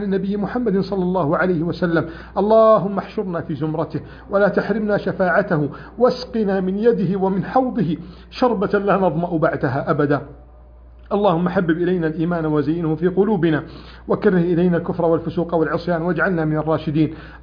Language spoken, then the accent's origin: Arabic; Egypt; بلدنا مصر